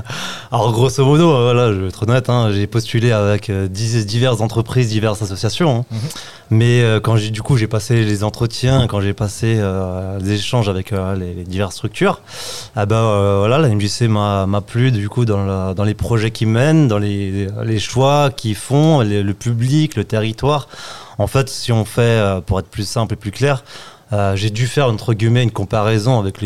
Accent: Grand Est, France; now in Grenoble, France; ça fait un an et quelques mois que je suis ici, du coup, sur Grenoble. À la base, ouais, je suis, bon, on va dire, alsacien. Hein, je suis né en Alsace.

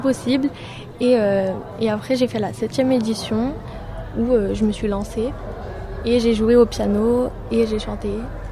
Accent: Saint-Martin-d'Hères, Auvergne-Rhône-Alpes, France; j'ai 18 ans et je viens de Saint-Martin-d'Hères, je suis en terminale

